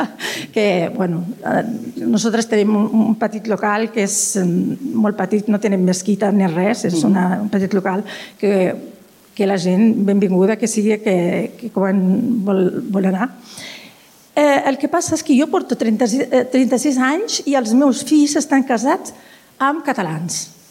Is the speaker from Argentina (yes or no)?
no; Morocco; Catalan is a second language; now in Spain; jo sóc del Marroc, ja fa 36 anys que sóc aquí. Tinc dos fills. Els dos estan casats amb gent catalana d'aquí. O sigui, parlem català, els meus fills, els nets, tots parlen amazic, parlen castellà.